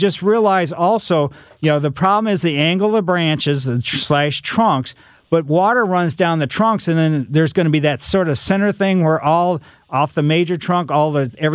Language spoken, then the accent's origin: English; Ellisville, United States; growing up in Ellisville, our front yard, way back when